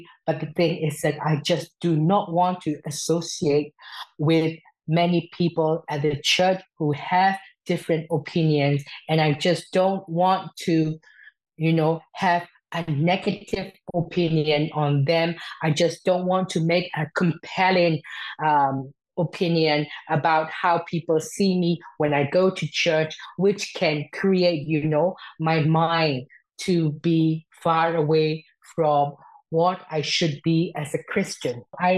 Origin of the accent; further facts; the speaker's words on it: Myanmar; English is a second language; moved away as an adult; now in Sweden; then I am originally from Myanmar, and then I am identified as a trans woman, and then presently I have been resettled to Sweden exactly 20 months ago.